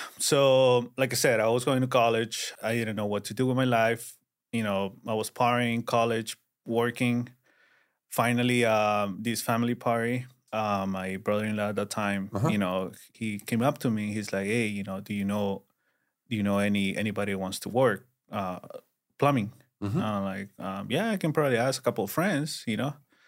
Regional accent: Garland, Texas, United States; From Garland, Texas.

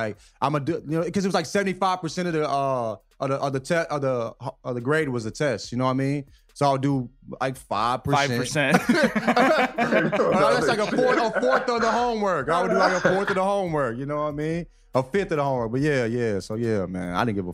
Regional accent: Alabama, United States; But like, yeah, my growing up in the South, and my school was probably like 40% black, 30-40% black in high school.

